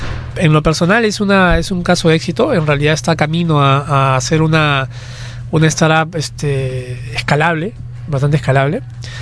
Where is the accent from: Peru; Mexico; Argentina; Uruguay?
Peru; Hay innovación, pero como peruanos tenemos que exigirnos aún más.